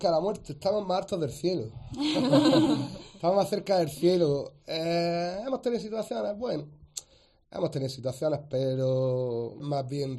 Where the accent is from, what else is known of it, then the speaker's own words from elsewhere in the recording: Spain; verdad que me he sentido muy español, yo soy muy patriota, pero cuando juras bandera es cuando dices, soy español.